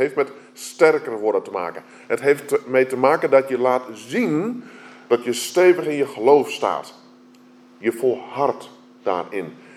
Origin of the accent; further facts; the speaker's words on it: Friesland, Netherlands; Ja, ik ben een Fries.